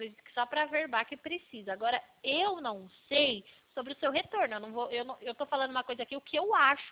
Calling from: São Paulo, Brazil; Não. Está de São Paulo.

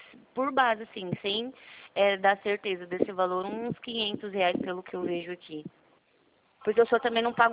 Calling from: Presidente Prudente, São Paulo, Brazil; Eu falo aqui de Presidente Prudente.

